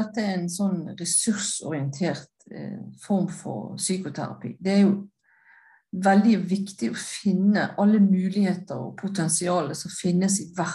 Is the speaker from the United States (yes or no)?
yes; United States; now in Norway; Jeg begynte jo min karriere på et sånt sykehjem i Oslo, jeg kom fra USA